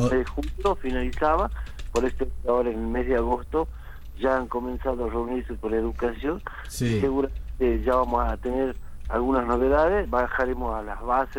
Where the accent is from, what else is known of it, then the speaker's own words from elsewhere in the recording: Rosario, Santa Fe, Argentina; vengo yo de Rosario, de la frontera